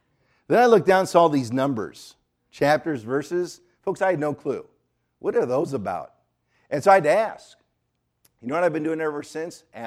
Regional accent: Detroit, Michigan, United States; For me, I grew up in the Detroit area. As I said, my dad worked for Ford.

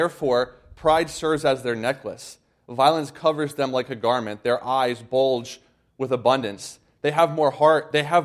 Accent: Tampa, Florida, United States; I grew up in Tampa, Florida. And you ask anybody, I don't remember a point in my life where I was not a Buccaneers fan.

